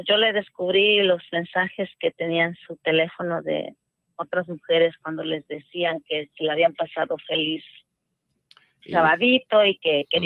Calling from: Los Angeles, California, United States; De Los Ángeles, centro.

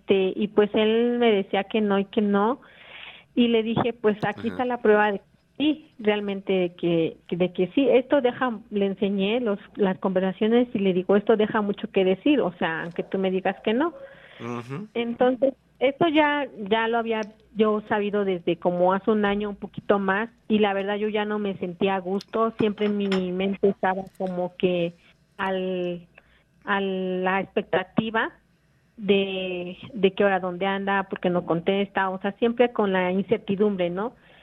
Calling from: Toluca, State of Mexico, Mexico; De México, Toluca.

